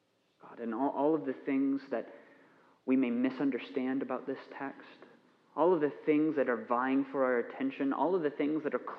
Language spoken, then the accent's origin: English; United States; And I'm an American, and so I eat sugary things.